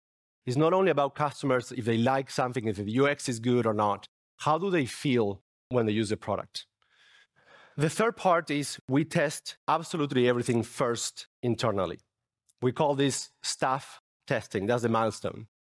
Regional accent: Argentina; English is a second language; As you can see for my subtle accent, I'm not from the UK, I'm from Argentina.

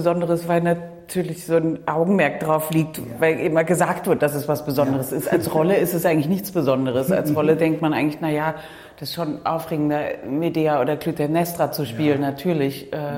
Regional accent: Cologne, North Rhine-Westphalia, Germany; Also ich bin in Köln aufgewachsen

